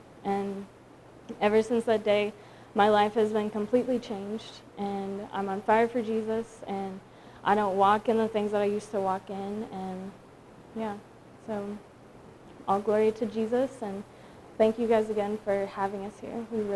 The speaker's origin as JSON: {"language": "English", "region": "Ohio", "country": "United States", "said": "Hi, I'm originally from Ohio. I don't know if any of you know where like Amish country is up there."}